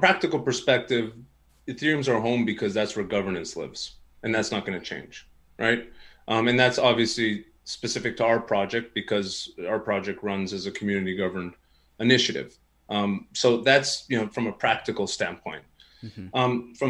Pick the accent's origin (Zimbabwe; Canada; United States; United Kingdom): Canada; you probably could tell I'm Canadian with the way that I said